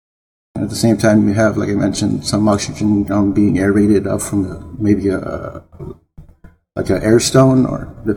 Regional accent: California, United States; I grew up here in Cali, Southern California. So you can imagine the weather is not too crazy, but it does kind of shift up and down.

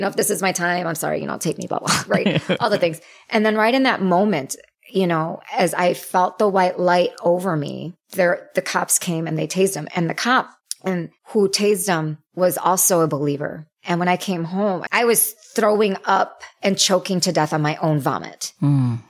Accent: Wheaton, Illinois, United States; I grew up in Wheaton, Illinois, where there's this very cookie cutter version of what a Christian, quote unquote, good Christian woman should be.

